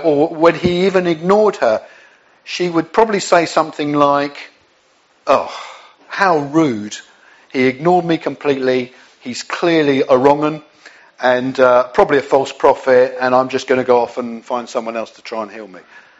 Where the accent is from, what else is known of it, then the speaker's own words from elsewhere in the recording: England, United Kingdom; we're very understated as English people, accepting of situations rather than pushing the issue and changing things.